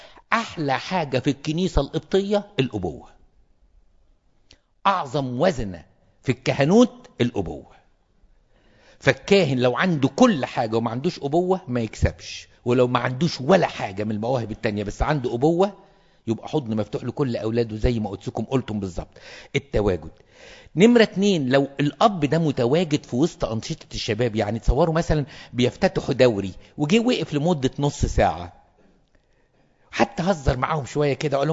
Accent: Egypt; ويمكن عندنا في مصر عشان في كنائس وفي كهنة كتير

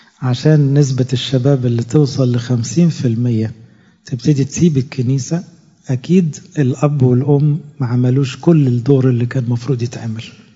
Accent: Egypt; ممكن الناس تقول أبانا الذي على السلم عندنا في مصر أو في العربية

